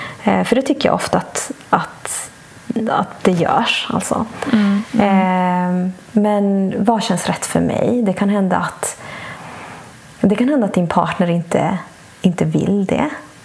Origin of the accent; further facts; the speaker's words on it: Bolivia; det var några år efter att jag föddes, så flyttade vi utomlands. Då flyttade vi till mitt hemland Bolivia.